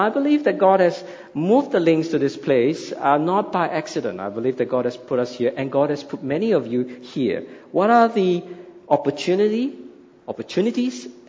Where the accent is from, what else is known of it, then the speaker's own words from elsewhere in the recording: Singapore; growing up in Singapore, I had no idea what a prairie is, right? Singapore is just a small island, no land, nothing.